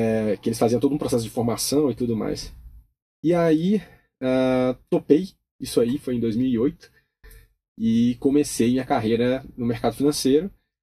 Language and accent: Portuguese; Montes Claros, Minas Gerais, Brazil; born there; sou mineiro também, até vale o parênteses, sou nascido em Montes Claros, no norte de Minas, mas assim, eu sou meio que cidadão aí de várias cidades diferentes.